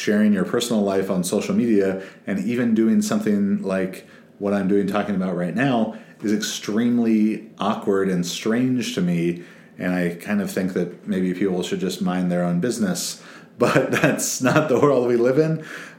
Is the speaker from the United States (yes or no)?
yes; Irvine, California, United States; while going to Mariners Christian School here in Orange County, California, growing up in Irvine